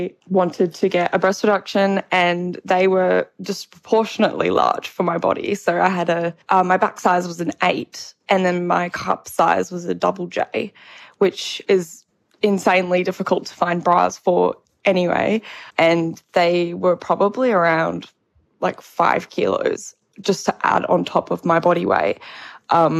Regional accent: Perth, Western Australia, Australia; I'm from Perth. I'm 23 years old

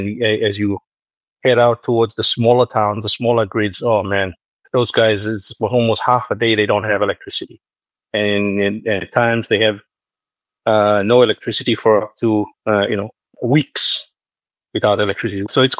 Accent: Port Moresby, National Capital District, Papua New Guinea; like growing up, I'm a Moresby kid. I grew up in Moresby. We did have blackouts then, but not as bad as today.

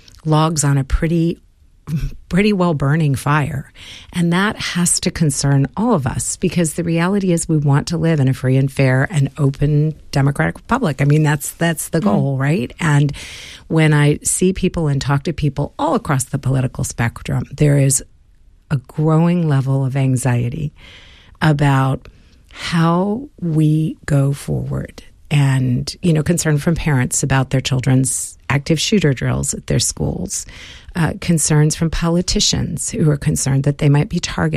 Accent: United States; moved away; You know, I'm an American. I lived there. I grew up there. I'm back and forth all the time.

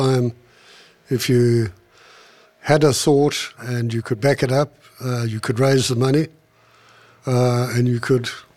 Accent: South Africa; now in Perth, Australia; When I came out from South Africa, I initially went to Sydney and Canberra, where I was for about 6 months before coming to Perth.

